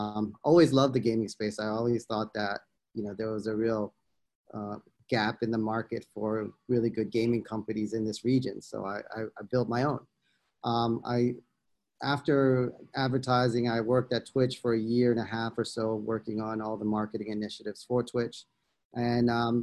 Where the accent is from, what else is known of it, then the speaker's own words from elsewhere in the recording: United States; now in Thailand; I'm a little bit of a hybrid as well. I grew up in the States, but I've been working in Southeast Asia for a long time.